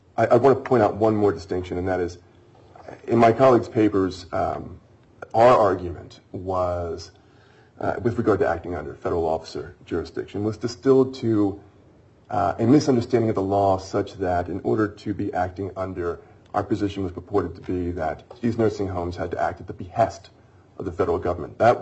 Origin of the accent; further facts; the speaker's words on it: Delaware, United States; I'm from Delaware. DuPont had one forever.